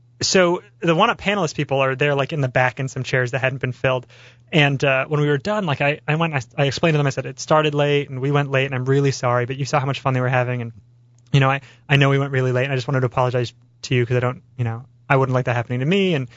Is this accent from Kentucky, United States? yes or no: no; Phoenix, Arizona, United States; And I explained, like, I'm from Phoenix, and we want to get him on the show